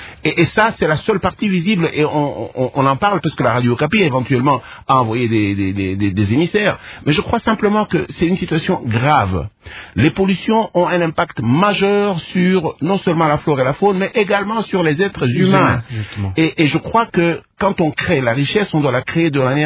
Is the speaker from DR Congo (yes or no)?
yes; Kolwezi, Lualaba, DR Congo; born there; Je suis né à Kolwezi et quand on en parle, je me sens un peu triste.